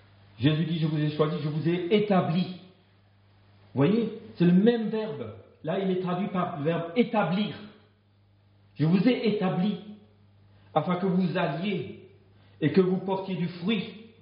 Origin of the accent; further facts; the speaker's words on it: Marseille, Provence-Alpes-Côte d'Azur, France; Non, j'exagère, je suis un peu marseillais. Ça s'entend pas dans mon accent.